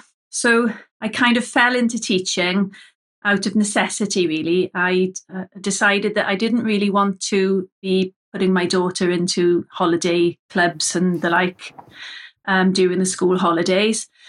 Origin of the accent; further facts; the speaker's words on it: Swansea, Wales, United Kingdom; I grew up in Swansea and, the Swansea and Neath area.